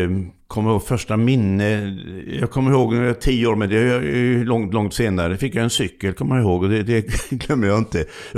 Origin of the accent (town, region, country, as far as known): Laholm, Halland County, Sweden